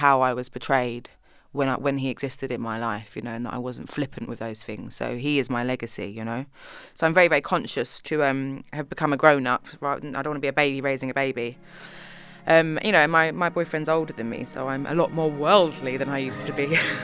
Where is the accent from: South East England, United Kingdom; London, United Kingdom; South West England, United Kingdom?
London, United Kingdom; Tottenham; And I'm very proud that I'm from Tottenham, and I don't go back that often, but I'm very proud that I'm from there, and it's completely made me who I am.